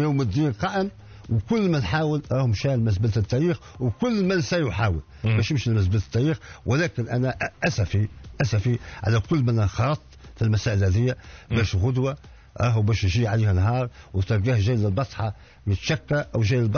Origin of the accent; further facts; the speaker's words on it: Tunisia; وأنا ولد الريف وعشت وعايش في الريف وإلى حد الآن دارنا والروح الريف